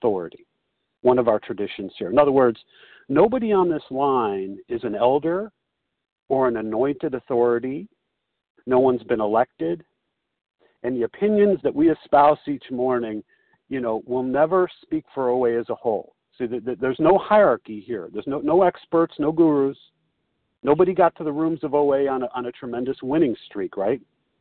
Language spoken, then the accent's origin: English; Chicago, Illinois, United States